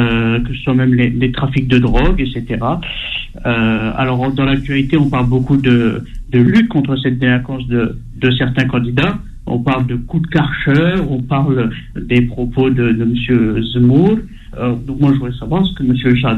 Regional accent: Argenteuil, Île-de-France, France; Moi je viens d'Argenteuil.

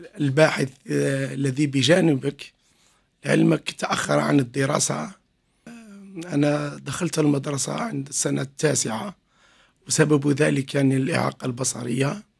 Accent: Constantine, Constantine Province, Algeria; كانت مختومة بختم أديبة كبيرة عندنا بالجزائر

